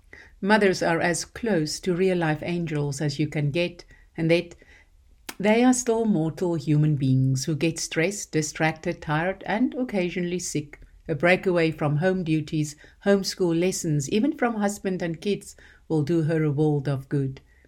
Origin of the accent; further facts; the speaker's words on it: South Africa; Growing up in South Africa, the concept of homeschooling was unknown, at least in the circles we moved.